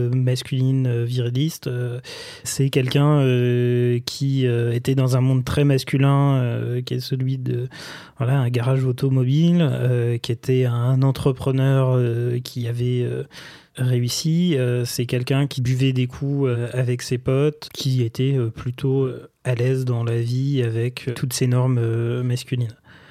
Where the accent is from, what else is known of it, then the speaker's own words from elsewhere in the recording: Sablé-sur-Sarthe, Pays de la Loire, France; Alors, j'ai grandi d'abord dans la Sarthe. Je suis né à Sablé-sur-Sarthe, la ville de François Fillon.